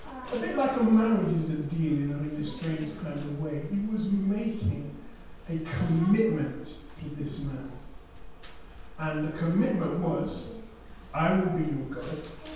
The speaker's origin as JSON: {"language": "English", "country": "Ghana", "said": "I'm from Ghana"}